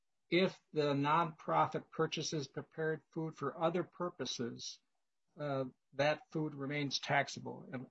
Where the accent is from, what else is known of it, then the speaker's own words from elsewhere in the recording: Faribault, Minnesota, United States; I grew up in Faribault, so I grew up in a dairy farm. So go Faribault Falcons over there.